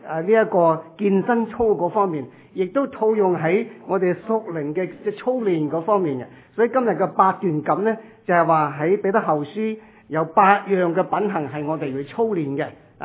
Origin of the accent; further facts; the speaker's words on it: China; 大多数我们中国人呢都是好，即是有好多人呢都没有做运动的习惯。